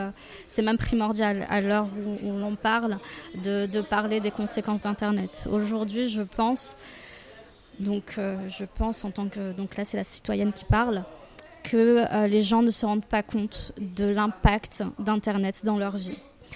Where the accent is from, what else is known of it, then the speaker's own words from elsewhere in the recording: Morocco; Je suis marocaine. Quand je parle de mon projet au Maroc